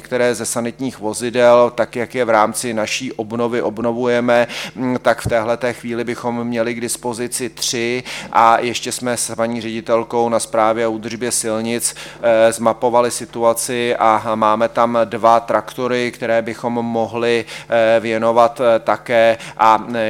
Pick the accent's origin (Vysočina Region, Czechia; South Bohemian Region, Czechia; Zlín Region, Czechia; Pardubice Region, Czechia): South Bohemian Region, Czechia; tak jak my jako Jihočeši to zvládáme